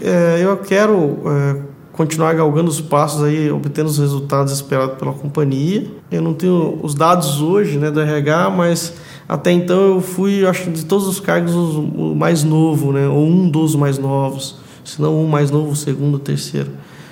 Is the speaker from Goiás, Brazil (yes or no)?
no; São Paulo, Brazil; Sou do interior de São Paulo, fui conhecer uma mineira em Muriaé.